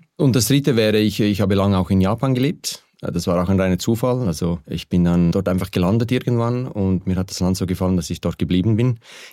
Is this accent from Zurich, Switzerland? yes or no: no; Aargau, Switzerland; eigentlich bin ich im Kanton Aarg aufgewachsen, aber ging im Kanton Luzern in die Schule